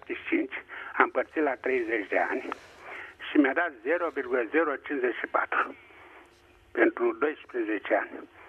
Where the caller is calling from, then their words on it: Bucharest, Romania; sunt din București.